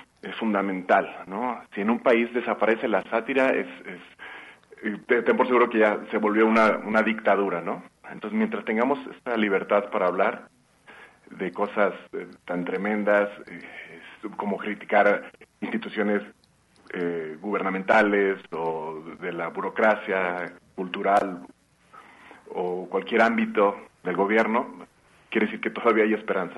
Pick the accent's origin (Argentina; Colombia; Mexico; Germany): Mexico; Guadalajara, Jalisco; que también soy de Guadalajara.